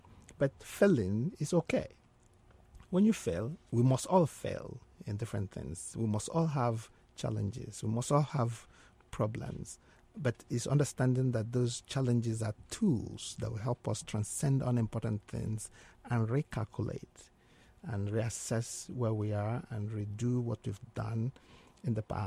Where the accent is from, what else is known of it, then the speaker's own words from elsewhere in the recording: Nigeria; So growing up in Nigeria, our parents and our grandparents and some elders are able to look at a particular child and say, this child is this or that.